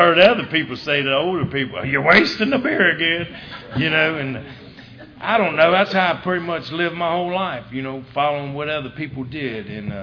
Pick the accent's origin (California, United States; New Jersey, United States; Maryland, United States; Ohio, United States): Ohio, United States; Price Hill; I grew up over in Price Hill, and woohoo! And it was great back then, and had bars at every corner and a couple in between.